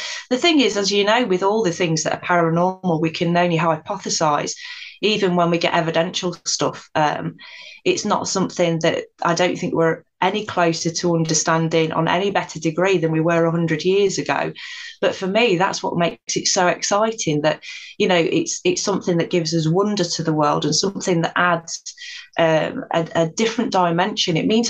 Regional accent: East Midlands, United Kingdom; I was born and bred in Nottinghamshire, and Sherwood Forest was not far from where I grew up. It was in the village, so it was within walking distance.

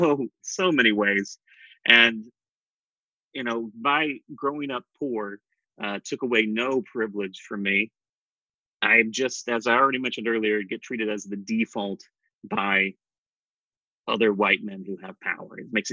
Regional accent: Appalachia, United States; I grew up very poor. I grew up in a trailer park. My mom had me when she was 15. I grew up in Appalachia.

